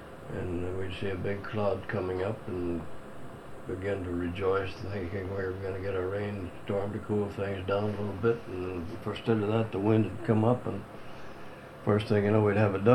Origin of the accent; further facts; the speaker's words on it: Kendrick, Idaho, United States; born there; September 1st, 1899, I was born here in Kendrick.